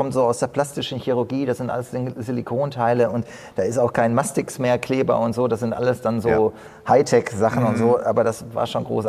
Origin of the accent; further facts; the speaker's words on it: Unna, North Rhine-Westphalia, Germany; das ist eigentlich, wo ich herkomme. Ich habe hier damals schon als 13-Jähriger Horrorfilme gedreht und so, die sind unfreiwillig Komödien geworden mit zwei Kumpels hier aus Unna